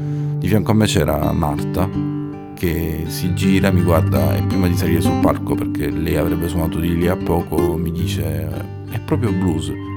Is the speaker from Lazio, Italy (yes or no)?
no; Foggia, Apulia, Italy; io sono di Foggia e come tutti gli anni trascorro molto piacevolmente le mie vacanze e le mie ferie tra un concerto e l'altro giù in Puglia